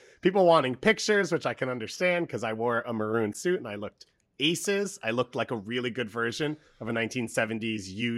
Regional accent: Long Island, New York, United States; I'm technically from Long Island and I live in New York.

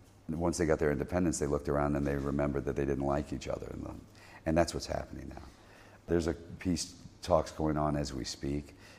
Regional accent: Kentucky, United States; I grew up in Kentucky and wasn't high on my list of things to study in school.

